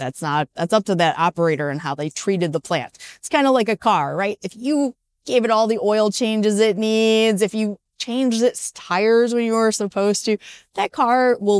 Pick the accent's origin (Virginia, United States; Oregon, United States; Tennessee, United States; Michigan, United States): Michigan, United States; Detroit; I came from Detroit. I have a lot of car analogies.